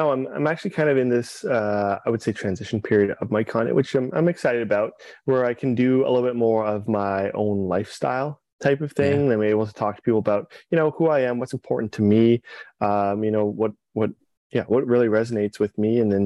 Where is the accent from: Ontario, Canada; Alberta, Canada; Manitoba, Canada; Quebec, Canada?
Alberta, Canada; Calgary; growing up in Calgary, Alberta, in the middle of the suburbs.